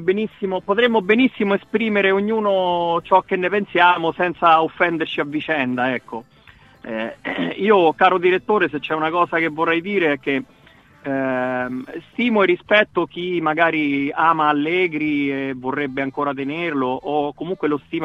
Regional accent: Frosinone, Lazio, Italy; Frosinone

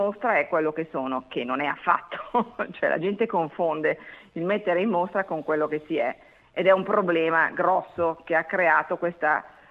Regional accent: Grignasco, Piedmont, Italy; Sì, io sono di Grignasco, che è in provincia di Novara.

